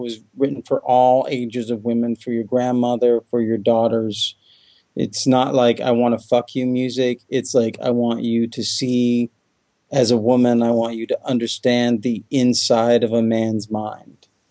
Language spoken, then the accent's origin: English; United States; I've been in exile from America. As an American, you see me as being an exile.